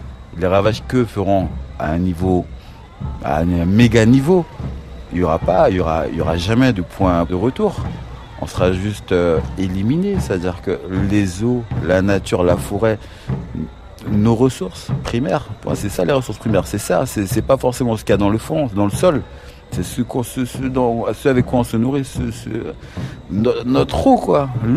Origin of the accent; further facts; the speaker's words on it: French Guiana, France; J'ai grandi dans l'Ouest Guyanais, j'habite l'Ouest Guyanais